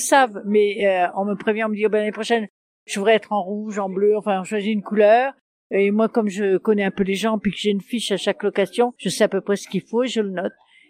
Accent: Landerneau, Brittany, France; je viens du Nord-Ouest, je viens de Bretagne, de Landerneau.

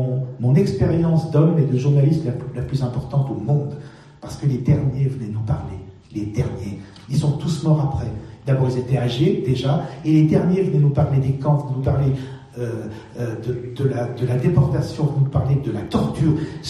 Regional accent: Lyon, Auvergne-Rhône-Alpes, France; nous sommes de Lyon, mon père est de Lyon.

